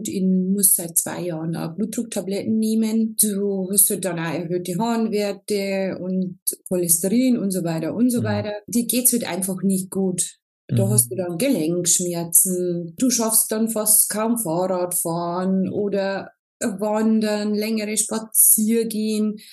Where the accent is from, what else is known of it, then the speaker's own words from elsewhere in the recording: Neuschönau, Bavaria, Germany; Ich komme aus Neuschönau, bin 47 Jahre alt